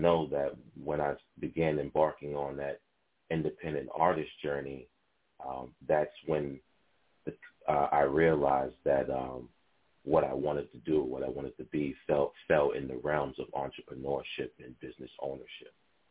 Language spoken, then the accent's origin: English; Harlem, New York, United States; I'm from Harlem, and I have this curriculum.